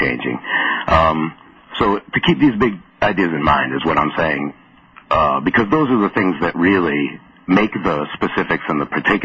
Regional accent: New York, United States; moved away as an adult; also born or lived in New Jersey; now in Arizona, United States; And the fact that I'm from New York and New Jersey, but that the program that I wanted to attend and that I got accepted to was in Arizona, then I made that move

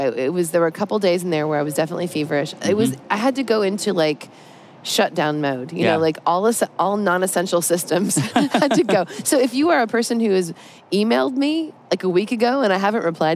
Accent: Stockton, California, United States; Stockton, California. It's my hometown. It's where I was born and raised.

